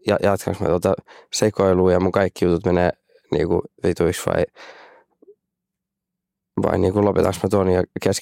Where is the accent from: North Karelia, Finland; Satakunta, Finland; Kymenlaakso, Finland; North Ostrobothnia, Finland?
Satakunta, Finland; Rauma; also born or lived in Pori; Vaikka mä olisin raumalainen, mutta silloin ei ollut auki synnäri.